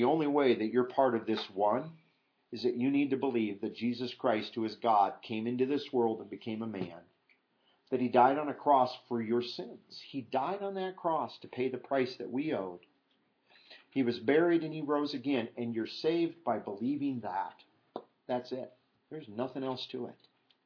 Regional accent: Midwest, United States; The joke was, because I was from Norwegian country in the Midwest, if you had a potluck, you could be guaranteed just about everything was covered in white sauce and cheese.

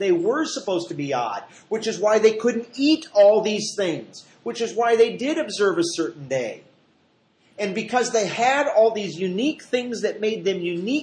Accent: Iowa, United States; back where my wife and I grew up in Iowa.

